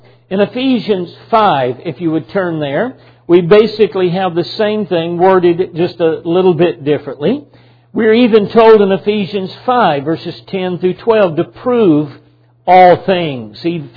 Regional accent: the South, United States; What has been interesting to me growing up in the South, growing up around country music

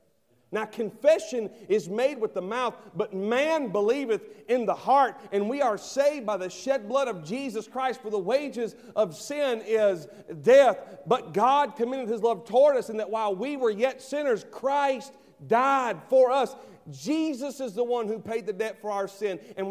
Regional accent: Henderson, North Carolina, United States; I'm from Henderson, North Carolina. Why? Because that's where my father and my mother are from and where they raised me. It's my home.

